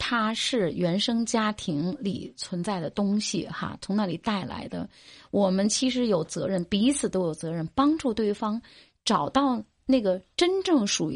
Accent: Beijing, China; 你像我们北京人跟人讲，一个那个跨栏背心

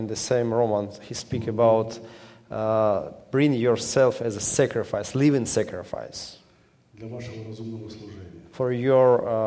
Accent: Mykolaiv Oblast, Ukraine; born there; English is a second language; So I was born in the Nikolaev region. So originally I'm from Nikolaev region. And where I was born, it's a place, small town.

